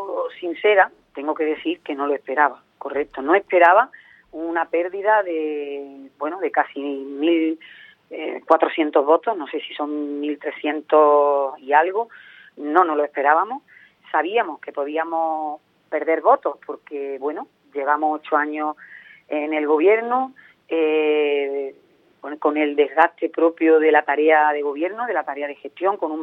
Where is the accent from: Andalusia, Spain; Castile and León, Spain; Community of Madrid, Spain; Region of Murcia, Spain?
Andalusia, Spain; Archidona; mi pueblo, el pueblo de Archidona, pues me ha colocado desde el primer día